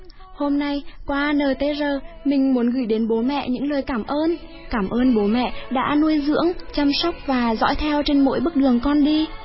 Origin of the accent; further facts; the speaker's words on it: Đức Thọ, Hà Tĩnh, Vietnam; now in Hanoi, Vietnam; Quê mình ở Đức Thọ, Hà Tĩnh.